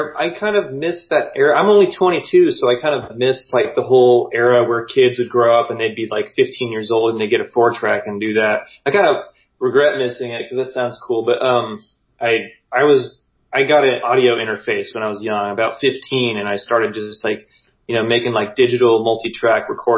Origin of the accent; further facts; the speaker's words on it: Boise, Idaho, United States; that I don't think that club was a thing when I was growing up in Boise.